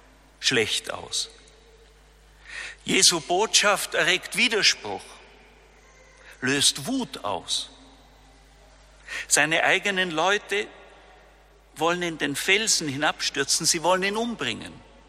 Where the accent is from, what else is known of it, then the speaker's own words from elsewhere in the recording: Austria; ob bei uns in Österreich, in Europa, das christliche Erbe, das Evangelium noch lebt und gilt